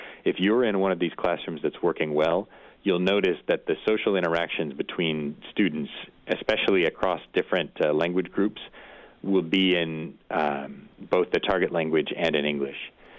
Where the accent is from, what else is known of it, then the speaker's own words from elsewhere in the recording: Michigan, United States; In the North Midwest, I'm from Michigan.